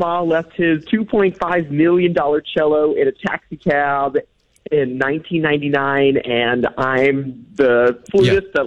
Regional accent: St. Louis, Missouri, United States; now in Boston, United States; but I'm originally from St. Louis, so I was coming from St. Louis, going to Chicago for a little layover, and then coming back to Boston for school.

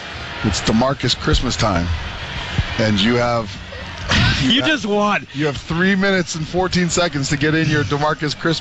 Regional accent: Toronto, Ontario, Canada; Yeah, Pearson is bad. I love my hometown, but man, they don't have their stuff together when it comes to Pearson.

